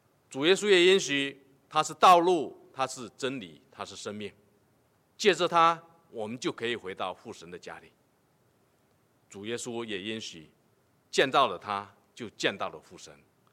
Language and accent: Chinese; Canada; 加拿大政府宣布说到9月份我们加拿大人都能够大部分都能够打上疫苗